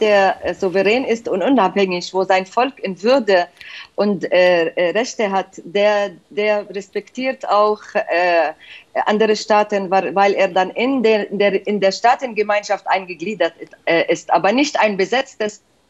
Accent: Palestine; German is a second language; Das ist, was wir fordern als Palästinenser

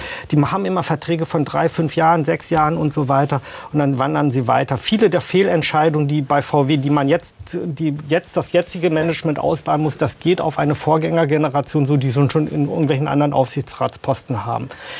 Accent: Wolfsburg, Lower Saxony, Germany; Aber jetzt als gebürtiger Wolfsburger, der in diesen Tagen tatsächlich auch ein bisschen um meine eigene Heimatstadt bibbert.

